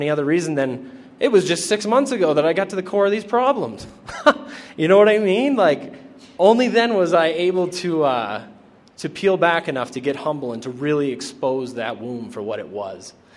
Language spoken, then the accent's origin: English; Portland, Maine, United States; I'm an alcoholic from Portland, Maine.